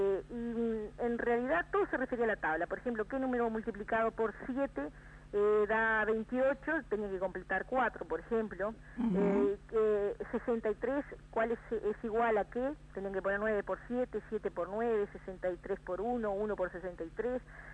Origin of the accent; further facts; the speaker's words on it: Uruguay; Como buenos uruguayos hicimos una parrilla